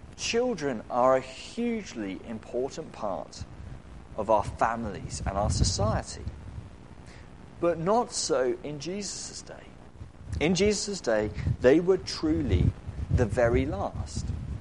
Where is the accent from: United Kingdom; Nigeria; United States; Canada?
United Kingdom; and if we're being very British, it's an area that we don't like to talk about